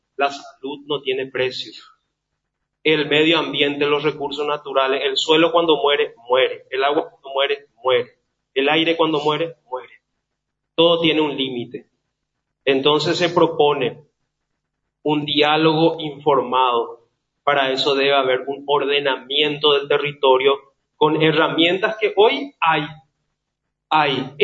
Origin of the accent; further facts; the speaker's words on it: Paraguay; Somos paraguayos, somos hijos de Dios, somos ante todo seres humanos